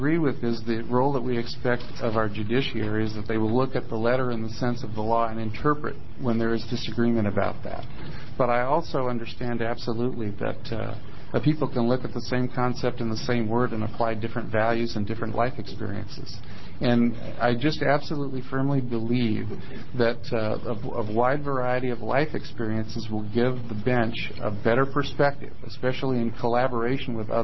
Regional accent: Portland, Oregon, United States; now in John Day, United States; I was raised in Portland, went to the University of Oregon, and lived in Lane County for about 18 years.

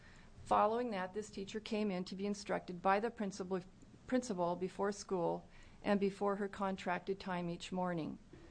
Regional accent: Portland, Oregon, United States; I'm from Portland, where I grew up.

